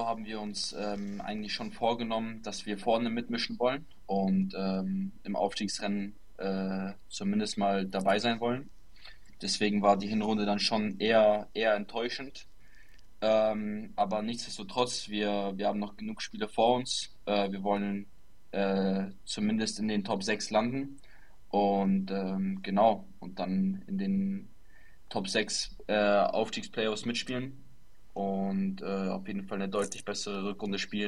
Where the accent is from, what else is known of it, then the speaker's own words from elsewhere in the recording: Unterföhring, Bavaria, Germany; moved away as an adult; also born or lived in Munich; now in Denmark; ich bin 22 Jahre alt, ich komme gebürtig aus Deutschland, ich bin gebürtiger Münchner, genau in Unterföhring bin ich groß geworden, in Bayern und genau, aktuell wohne ich in Dänemark